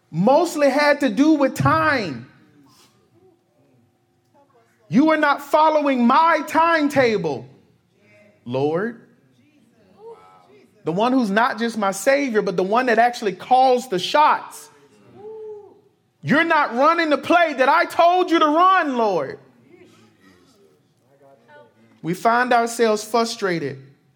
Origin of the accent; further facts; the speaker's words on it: Alabama, United States; I normally take long drives back home. I'm from Alabama.